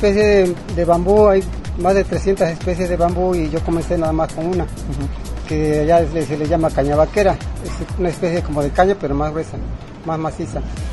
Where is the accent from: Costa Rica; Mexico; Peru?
Mexico; Monteblanco, Veracruz; De Monteblanco, Veracruz.